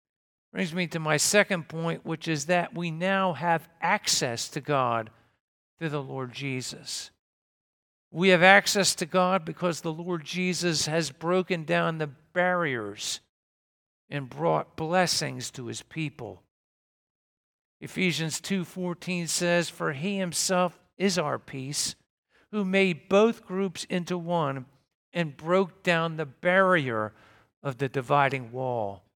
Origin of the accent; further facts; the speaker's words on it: Pennsylvania, United States; I can remember growing up as a child, I thought to myself, I grew up in Pennsylvania.